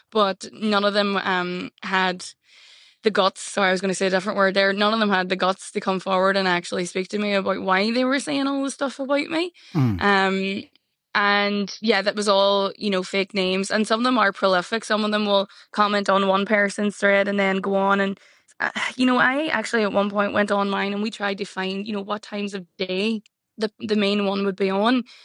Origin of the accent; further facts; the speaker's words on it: Derry, Northern Ireland, United Kingdom; there's a woman I know from my hometown in Derry.